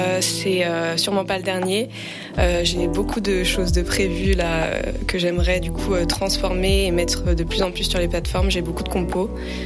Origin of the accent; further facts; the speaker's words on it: Épinal, Grand Est, France; born there; now in Lyon, France; Exactement, je suis née à Épinal et voilà, mes parents habitent aux Forges.